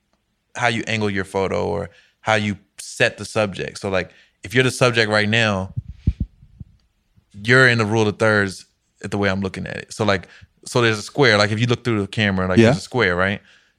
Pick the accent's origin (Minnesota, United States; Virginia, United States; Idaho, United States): Virginia, United States; Alexandria; Right. I'm from Alexandria, Virginia.